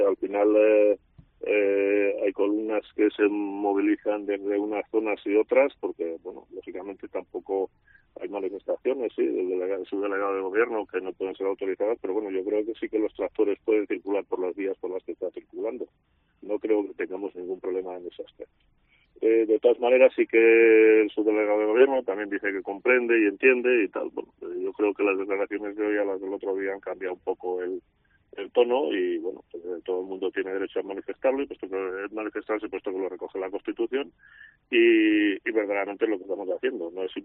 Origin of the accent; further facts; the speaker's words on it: Valladolid, Castile and León, Spain; nosotros, los españoles, ni los castellanos, ni los de Valladolid